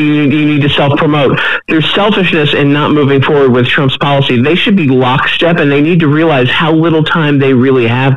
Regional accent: Maryland, United States; I grew up in Maryland.

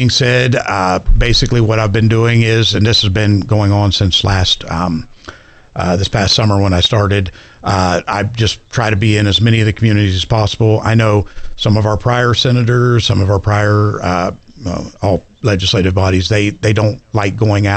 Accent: Fairview, West Virginia, United States; I'm from Fairview, West Virginia. We actually, small town, we do not have a stoplight, but we had two Church of Christ within the same small town.

